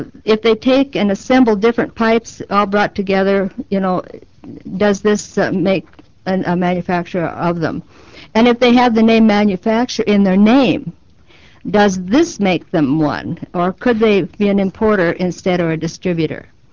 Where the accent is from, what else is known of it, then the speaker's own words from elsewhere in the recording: Sturgis, South Dakota, United States; So I'd like to tell you about what happens in my hometown of Sturgis, which hosts probably the largest tourism event in South Dakota.